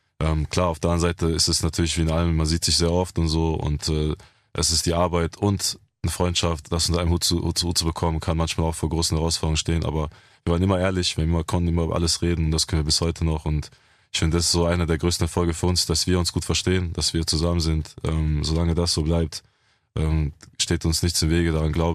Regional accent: Speyer, Rhineland-Palatinate, Germany; Ja, ich bin in Speyer aufgewachsen

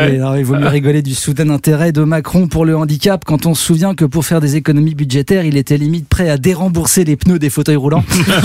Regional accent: Paris, Île-de-France, France; je suis comme vous, en tant que parisien je découvre le concept.

